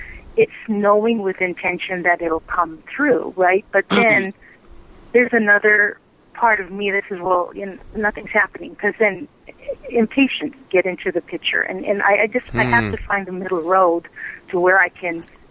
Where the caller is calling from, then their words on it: Hawaii, United States; I'm calling from Hawaii.